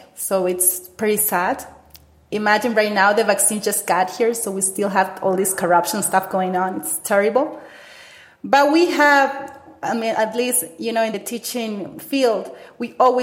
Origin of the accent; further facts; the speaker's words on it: Guayaquil, Guayas, Ecuador; now in Quito, Ecuador; So I'm from Guayaquil, but I live in Quito. Quito is the capital of Ecuador.